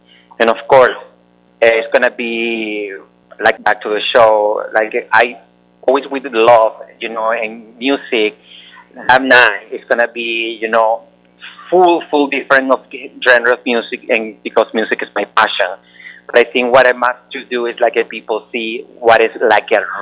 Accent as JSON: {"language": "English", "country": "Venezuela", "tie": "born or raised there", "second_language": "English", "said": "Listen, I grew up in Venezuela, and all my neighbors, they were all kids"}